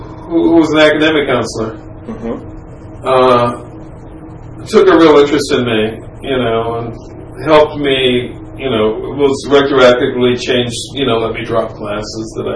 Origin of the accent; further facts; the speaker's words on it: California, United States; also born or lived in Detroit; I was a middle class kid coming out of Detroit, growing up in California. Important that I grew up in California